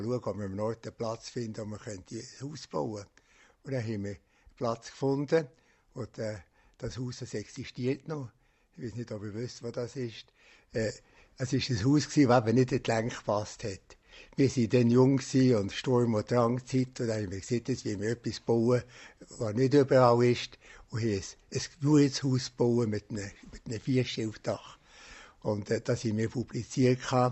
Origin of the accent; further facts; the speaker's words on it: Lenk, Bern, Switzerland; Ja, ich bin an der Lenk aufgewachsen. Ich habe die meiste Zeit hier an der Lenk verbracht.